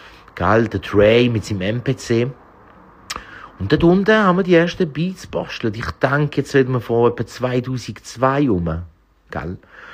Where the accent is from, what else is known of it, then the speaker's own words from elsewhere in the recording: Galicia, Spain; German is a second language; wir kommen aus Galizien, ich bin ja halb Galizier, also halb Spanier, halb Italiener.